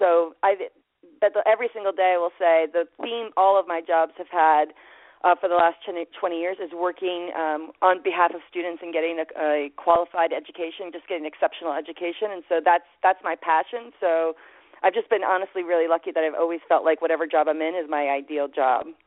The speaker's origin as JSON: {"language": "English", "region": "New Jersey", "country": "United States", "tie": "born or raised there", "also_born_or_lived": "New York City / Detroit / Washington D.C. metro", "said": "I was born in New York City in a neighborhood called Inwood. And then we moved around a few times thanks to my father's job. My father was with DEA. And so we were then raised in northern Jersey and then moved to Detroit"}